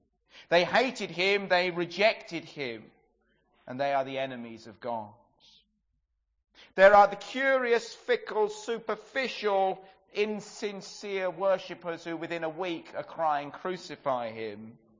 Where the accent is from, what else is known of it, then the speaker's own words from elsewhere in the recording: England, United Kingdom; I know that we're English and everything else.